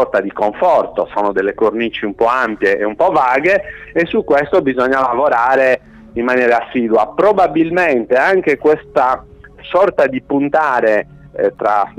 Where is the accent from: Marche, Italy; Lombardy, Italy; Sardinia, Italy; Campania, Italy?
Sardinia, Italy; io sì, sono sardo al 100%